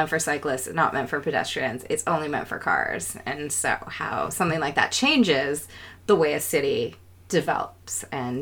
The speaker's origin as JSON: {"language": "English", "region": "Alberta", "country": "Canada", "lives_now": "Vancouver, Canada", "said": "I came from the prairies, which is like every fifth person in Vancouver is I came from Alberta because it's cold."}